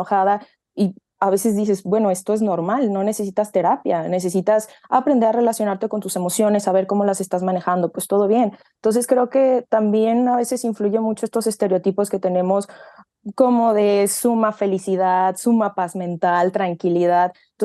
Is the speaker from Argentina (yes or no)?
no; Mexico; yo soy de México, entonces acá en México podemos hacer algo que se llama especialidad.